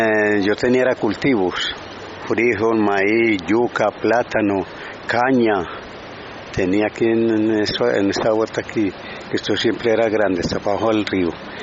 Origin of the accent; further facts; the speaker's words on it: Andes, Antioquia, Colombia; now in Medellín, Colombia; Yo soy de Andes, Andes, Antioquia. De Andes. Pero aquí hace por ahí... Yo vine en el 1975. Yo fui el primerito que llegué aquí a esta zona aquí.